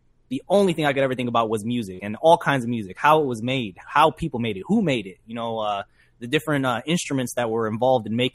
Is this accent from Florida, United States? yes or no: yes; Orlando, Florida, United States; moved away; growing up in Orlando and everything. I learned a lot in Orlando, man, and I'm glad that I've left, and I learned a lot more outside. That's definitely my home, man.